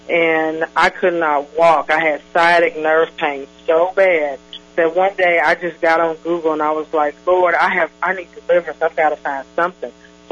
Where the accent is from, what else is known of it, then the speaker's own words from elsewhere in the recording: Okmulgee, Oklahoma, United States; now in Oklahoma City, United States; and I'm from Okmulgee, and I moved to Oklahoma City like 10 years ago